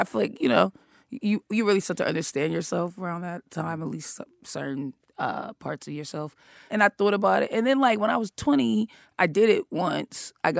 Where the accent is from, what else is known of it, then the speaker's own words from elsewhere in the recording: Boston, Massachusetts, United States; I'm from Boston.